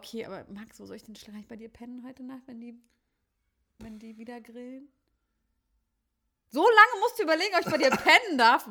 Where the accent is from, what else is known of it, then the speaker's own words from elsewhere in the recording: Berlin, Germany; ich bin im Grunewald aufgewachsen.